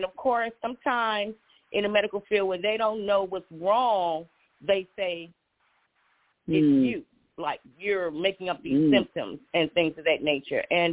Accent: Washington, District of Columbia, United States; So, yes, so I'm born here. I have several siblings. I have four sisters, two brothers. And growing up in Washington, D.C. was something.

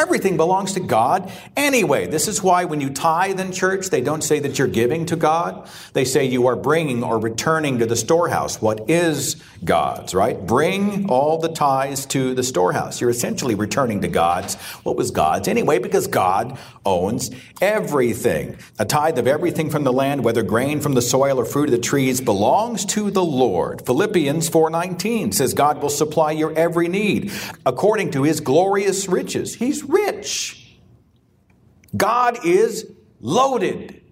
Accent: Bible Belt, United States; I'm from the Bible Belt. Guns are ubiquitous in the Bible Belt.

